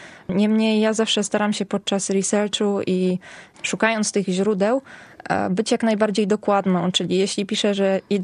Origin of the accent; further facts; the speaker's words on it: Szczecin, West Pomeranian Voivodeship, Poland; Ponieważ jestem z Niebuszewa